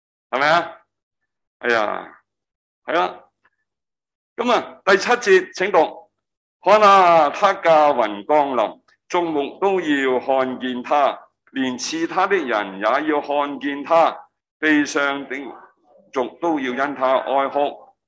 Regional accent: Hong Kong; 我系香港土生土长嘅

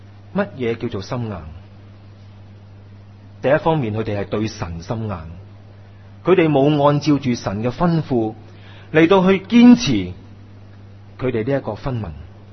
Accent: China; 我哋中国人呢有好多呢啲四字成语

